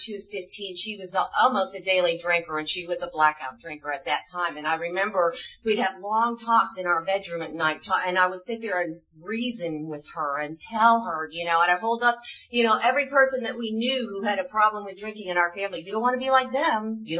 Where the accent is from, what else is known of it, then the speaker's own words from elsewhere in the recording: Michigan, United States; I grew up in Michigan on 40 acres, and we lived way out in the country